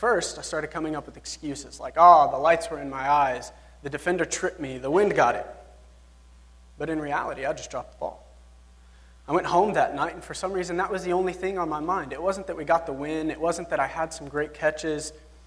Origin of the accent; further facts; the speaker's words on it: Lubbock, Texas, United States; I am from Lubbock, Texas. Probably none of you have ever heard of that, but if you look at a map, it's kind of at the top towards Oklahoma.